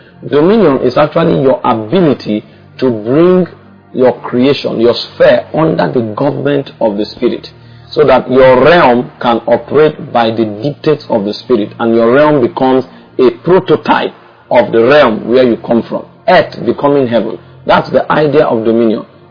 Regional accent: Nigeria; I am a Nigerian.

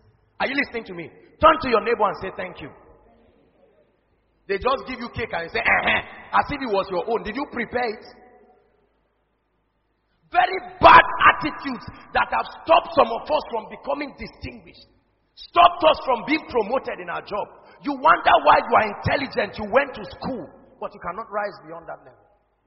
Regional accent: Nigeria; I'm a Nigerian. It's my right.

